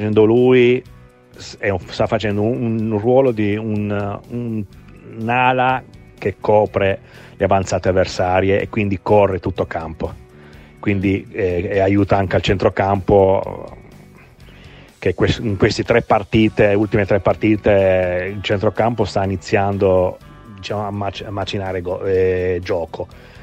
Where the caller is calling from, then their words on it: Paris, Île-de-France, France; Bonjour, sono da Parigi, buongiorno.